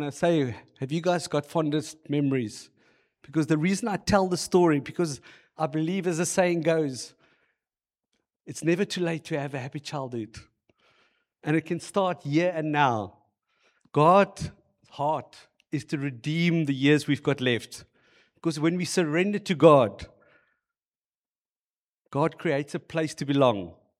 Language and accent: English; Bloemfontein, Free State, South Africa; I grew up in Bloemfontein. Don't hold that against me. And I'm turning 50 this year.